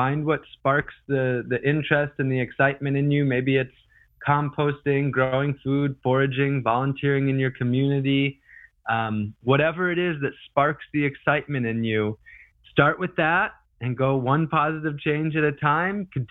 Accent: Wisconsin, United States; Currently, I live in northern Wisconsin in my hometown, and that's a place I feel a really deep, strong connection

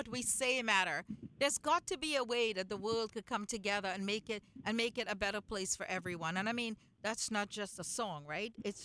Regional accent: Trinidad & Tobago; I grew up in Trinidad and Tobago

